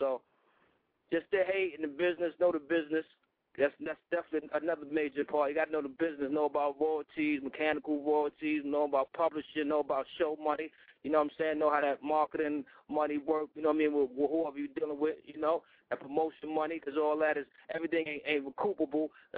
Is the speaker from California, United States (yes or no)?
no; Brooklyn, New York, United States; That was a Brooklyn Queens thing. You know what I mean? And I'm from Brooklyn, he from Queens, and we just clashed.